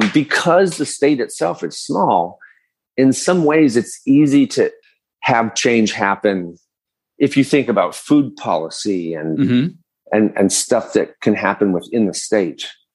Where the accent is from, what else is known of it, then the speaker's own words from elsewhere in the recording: Michigan, United States; I mentioned I grew up in Michigan in the 70s, but I did have relatives and they would bring Polish baked goods.